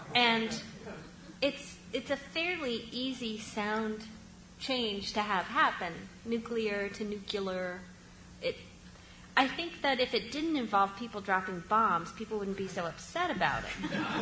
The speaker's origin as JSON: {"language": "English", "region": "North Carolina", "country": "United States", "lives_now": "Chicago, United States", "said": "I'm from North Carolina, and every once in a while I ask somebody to hand me that pin."}